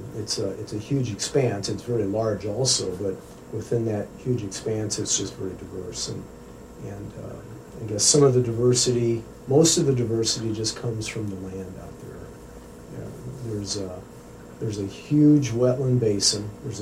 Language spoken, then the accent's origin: English; Missouri, United States; I'm originally from Missouri, went to University of Missouri, got a degree in wildlife management.